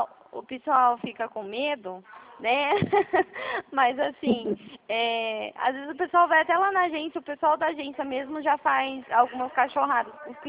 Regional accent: São Paulo, Brazil; eu sou aqui da região de Prudente

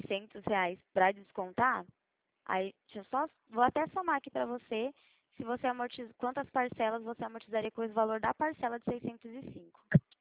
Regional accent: Limeira, São Paulo, Brazil; Eu sou do estado de São Paulo, da cidade de Limeira.

